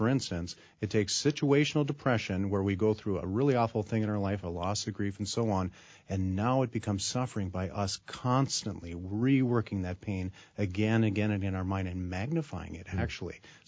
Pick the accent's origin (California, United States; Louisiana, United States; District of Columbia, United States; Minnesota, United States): Minnesota, United States; Duluth; I was raised in Duluth